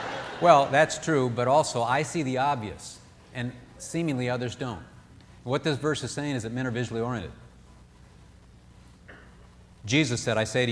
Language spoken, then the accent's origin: English; Peoria, Illinois, United States; I remember growing up in Peoria and riding my bike up and down. It was blue-collar city, and guys were always working on their cars.